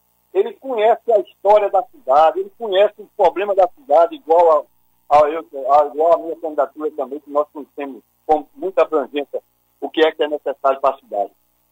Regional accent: Paulista, Pernambuco, Brazil; Eu sou paulista.

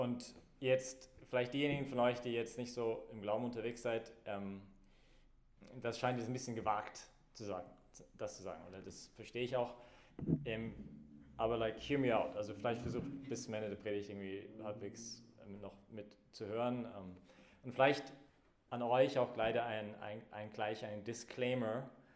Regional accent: Canada; German is a second language; und ich bin halt Kanadier, und deswegen musste immer jeder meine Grammatik immer korrigieren, weil ich halt nie Grammatik gelernt habe.

